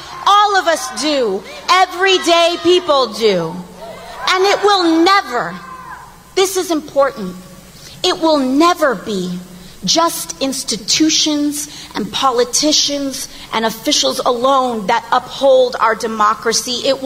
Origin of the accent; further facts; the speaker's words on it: New York City, New York, United States; I'm a girl from the Bronx.